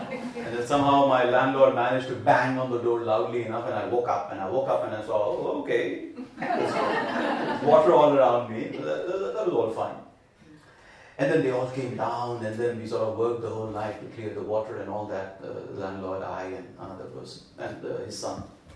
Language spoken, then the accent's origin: English; India; For us, you know, we grew up in India, yeah, that's how it is.